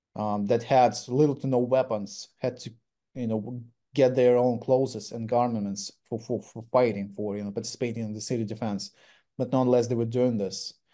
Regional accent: Donetsk Oblast, Ukraine; English is a second language; I grew up in Eastern Ukraine, in Donbas, and my hometown is under Russian occupation right now.

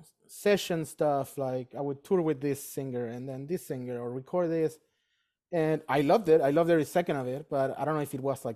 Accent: Chile; Chile is a very small place. So when I was like, my early teens or whatever, like we all knew each other, especially in my hometown

